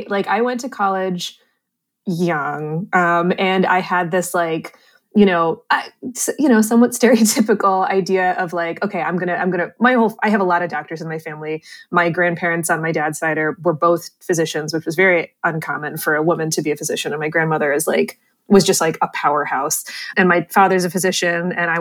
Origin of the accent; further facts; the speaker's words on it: Somerset, Pennsylvania, United States; born there; No, I was born in Somerset, Pennsylvania.